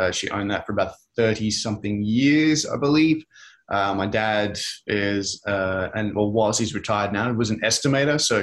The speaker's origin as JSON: {"language": "English", "town": "Brisbane", "region": "Queensland", "country": "Australia", "tie": "born there", "said": "So I was born in Brisbane in Australia. It is about an hour and a half flight north of Sydney because most people know Sydney and Melbourne."}